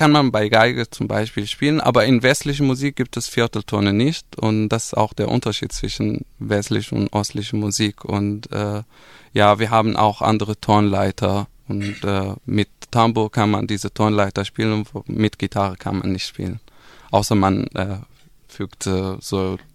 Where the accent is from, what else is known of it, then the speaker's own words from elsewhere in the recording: Syria; German is a second language; Ich komme aus Syrien, aus Nordosten, da im kurdischen Gebiet